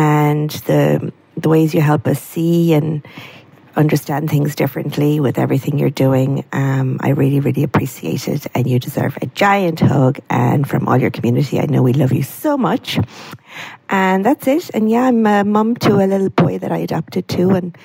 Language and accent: English; Ireland; moved away as an adult; now in France; I'm Irish, living in France for almost 20 years